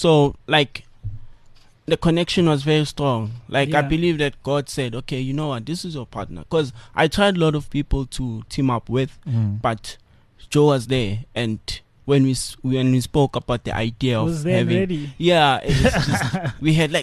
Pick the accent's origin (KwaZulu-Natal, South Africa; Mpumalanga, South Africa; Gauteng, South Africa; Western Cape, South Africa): Gauteng, South Africa; Soweto; I'm from Soweto.